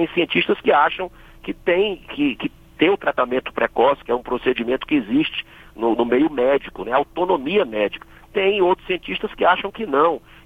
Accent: Fortaleza, Ceará, Brazil; Só dar um exemplo para Fortaleza, que eu sei que é muito ouvida a Rádio Senado na minha terra natal.

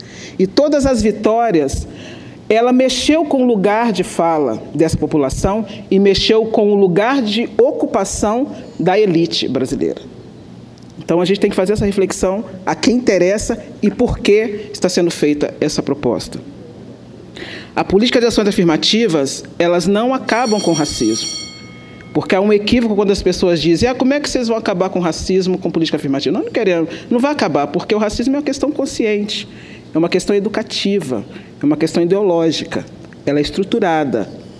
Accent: Brazil; O que você tem que entender é que você é brasileiro e que tudo importa para nós, somos brasileiros, e que não concordamos com esse processo.

